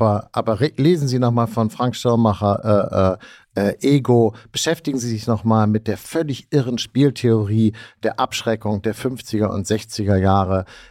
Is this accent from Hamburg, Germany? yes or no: yes; Hamburg, Germany; Ich bin ja auch ein Kind des Kalten Krieges, möchte ich mal sagen. Groß geworden in den 70er Jahren in Hamburg.